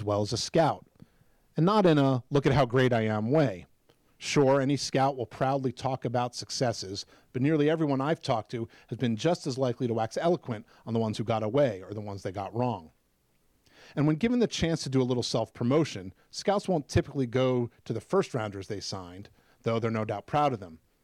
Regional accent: Pittsburgh, Pennsylvania, United States; In 2004, I spent a lot of time in my hometown of Pittsburgh with Neil Walker

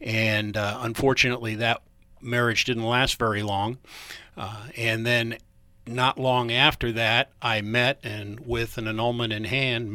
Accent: Erie, Pennsylvania, United States; Well, as I said, I grew up in Erie, Pennsylvania. I spent 4 years in Happy Valley as a Nittany Lion, graduate of Penn State.

